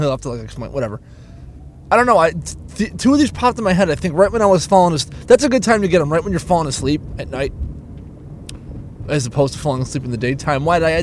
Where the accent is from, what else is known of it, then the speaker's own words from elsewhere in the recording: Buffalo, New York, United States; I'm like, oh, cool, yeah, man, I'm from Buffalo.